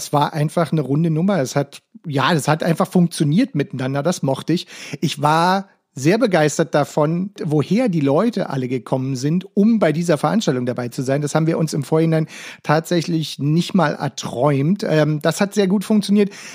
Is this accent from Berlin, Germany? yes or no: yes; Berlin, Germany; Für mich als Berliner ist ja schon mal toll, dass ihr überhaupt in der Stadt bleibt